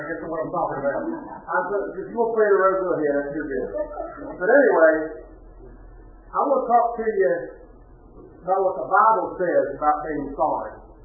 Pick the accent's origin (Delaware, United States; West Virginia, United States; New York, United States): West Virginia, United States; We were raised down in Boone County, West Virginia.